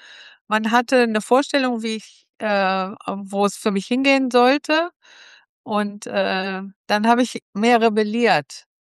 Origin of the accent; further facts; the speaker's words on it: Mönchengladbach, North Rhine-Westphalia, Germany; born there; now in Düsseldorf, Germany; Ja, aktuell lebe ich jetzt schon über 20 Jahre in Düsseldorf, bin geboren in Mönchengladbach, also nicht weit weg von zu Hause gekommen sozusagen, aber Düsseldorf ist meine Wahlheimat. Ich mag das Städtische, das Urbane, das ist so ein bisschen meine Welt.